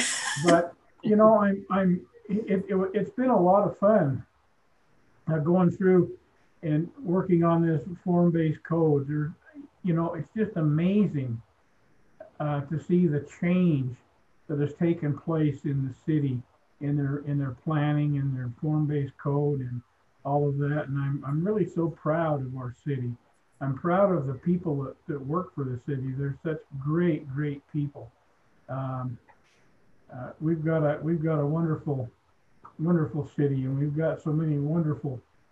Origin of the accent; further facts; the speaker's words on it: North Salt Lake, Utah, United States; he could see that I was from North Salt Lake, and he started going off on North Salt Lake because he lived in Bountiful at the time.